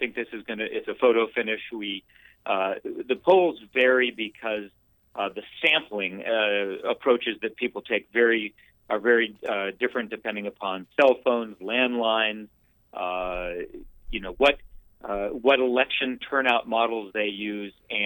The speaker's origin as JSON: {"language": "English", "town": "Tucson", "region": "Arizona", "country": "United States", "tie": "born or raised there", "said": "talking to folks in my hometown of Tucson about the need to change direction in Arizona"}